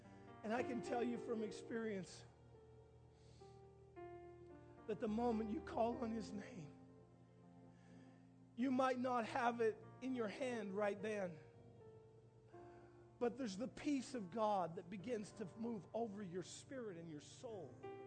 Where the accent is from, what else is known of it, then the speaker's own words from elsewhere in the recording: the Maritimes, Canada; because I'm from the Maritimes